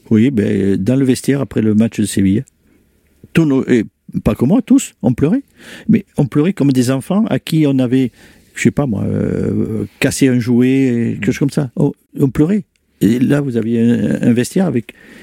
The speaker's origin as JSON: {"language": "French", "country": "France", "said": "moi, je suis un Français avec, jusqu'au bout des, voilà."}